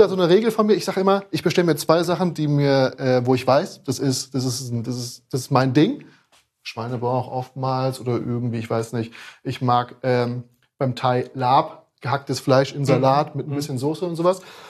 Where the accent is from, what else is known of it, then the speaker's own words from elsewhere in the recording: Frankfurt, Hesse, Germany; now in Berlin, Germany; Ich bin ja eigentlich aus Frankfurt.